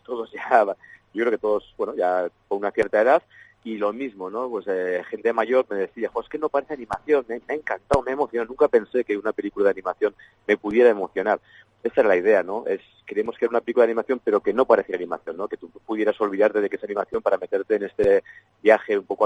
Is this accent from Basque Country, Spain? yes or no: yes; Basque Country, Spain; porque soy el primer vasco que lo consigue